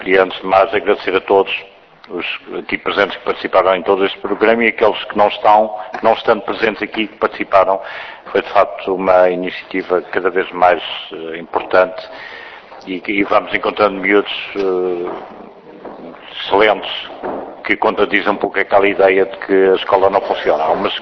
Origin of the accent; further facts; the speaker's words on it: Azores, Portugal; como açoriano, peço desculpa